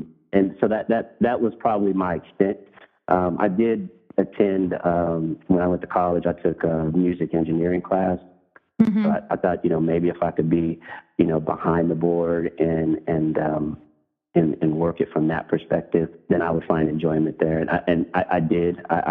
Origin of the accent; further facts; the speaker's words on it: California, United States; also born or lived in Louisville; So I when I moved from Louisville at seven, I stayed there in California until I was, you know, in my mid-20s.